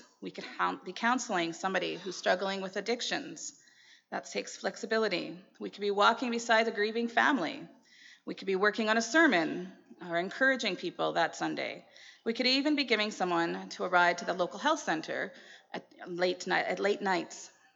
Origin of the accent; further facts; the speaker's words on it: Assiniboia, Saskatchewan, Canada; And we have found freedom growing up in Assiniboia as kids, then following Jesus and coming up to Saskatoon for schooling.